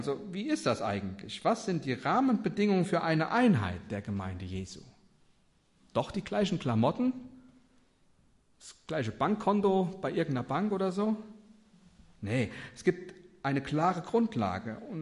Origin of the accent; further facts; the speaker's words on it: Neunkirchen, Germany; now in Marienberg, Germany; unter dem Aufkleber steht immer noch Neunkirchen, wo ich herkomme. Mein Herz schlägt immer noch in Neunkirchen.